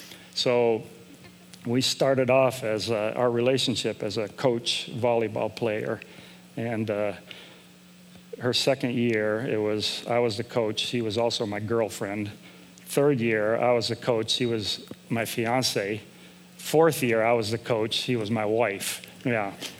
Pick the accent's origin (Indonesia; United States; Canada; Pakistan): Indonesia; we were accepted as to be dorm parents in the boarding school that I grew up in Indonesia